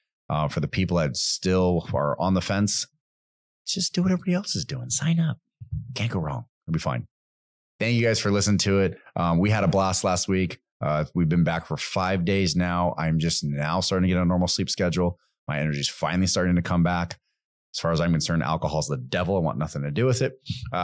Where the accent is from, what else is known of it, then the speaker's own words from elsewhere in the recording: San Diego, California, United States; And since it was Orlando and we're all from San Diego, we thought we could handle the sun.